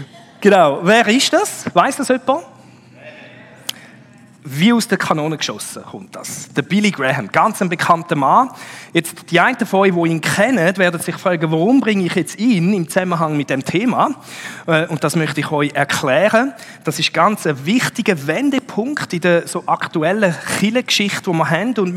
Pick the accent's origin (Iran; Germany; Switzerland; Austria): Switzerland; Das ist so ein bisschen wie, wenn wir als Schweizer würden sagen, Berg.